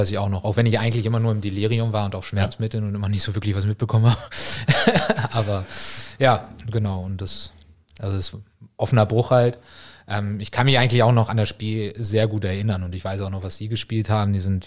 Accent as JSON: {"language": "German", "region": "Hamburg", "country": "Germany", "tie": "born or raised there", "said": "Ich bin halt in Hamburg aufgewachsen"}